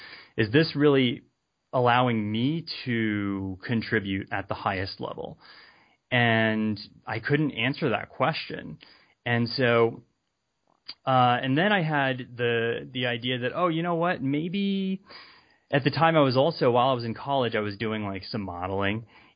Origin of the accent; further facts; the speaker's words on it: New York, United States; also born or lived in Texas / Virginia; now in California, United States; kind of born and raised in New York, moved from New York to Texas, moved from Texas to Virginia, and finished out high school, went to college in Virginia.